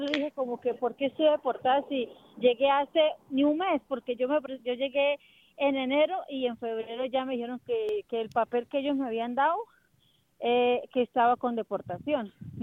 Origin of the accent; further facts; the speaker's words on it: Colombia; moved away as an adult; now in United States; soy de Colombia, hace un año yo llegué aquí a Estados Unidos